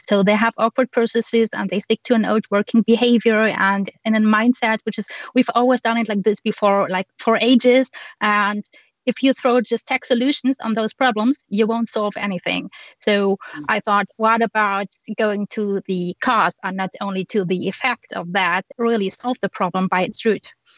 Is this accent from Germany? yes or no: yes; Germany; now in Belgium; I'm from Germany, currently living in Belgium.